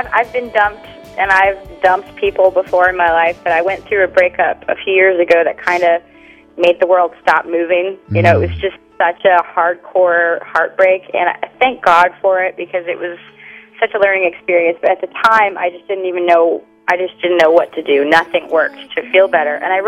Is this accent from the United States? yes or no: no; Netherlands; I'm originally from Holland, and things are going really well over there right now